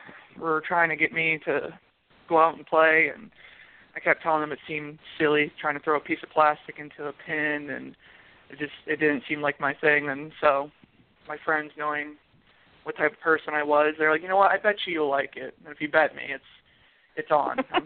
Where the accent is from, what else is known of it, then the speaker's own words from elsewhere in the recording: Michigan, United States; I know back in my home state of Michigan, they have a tournament almost every weekend somewhere in the state.